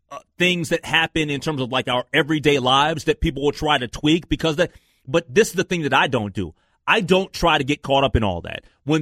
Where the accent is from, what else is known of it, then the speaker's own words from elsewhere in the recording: Minneapolis, Minnesota, United States; okay, I'm a Minneapolis. I was raised in North Minneapolis.